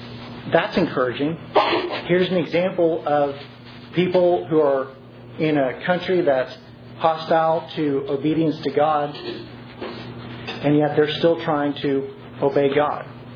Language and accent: English; Oklahoma, United States; It's encouraging when I'm from Oklahoma, I go up there every once in a while.